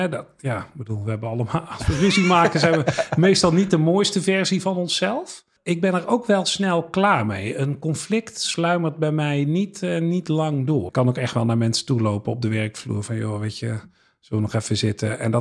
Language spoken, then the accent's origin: Dutch; Roosendaal, North Brabant, Netherlands; Ik ben opgegroeid in West-Brabant, in Roosendaal. Ja, dat is best een grote stad qua inwoners. Maar qua cultuur is het wel een dorp. Daar heb ik gewoon een hele relaxte, warme jeugd gehad.